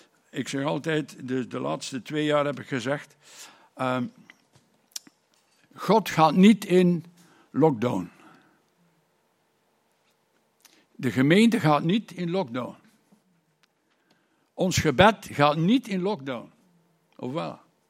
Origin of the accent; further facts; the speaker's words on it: Anderlecht, Brussels-Capital Region, Belgium; born there; now in Bruges, Belgium; Ik ben geboren in Anderlecht, in Brussel.